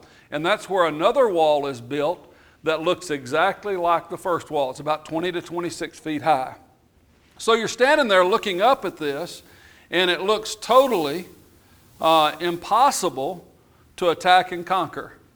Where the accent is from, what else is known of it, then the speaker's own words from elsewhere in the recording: Texas, United States; places like I grew up in West Texas, where it rained, 12, 13, 14 inches a year.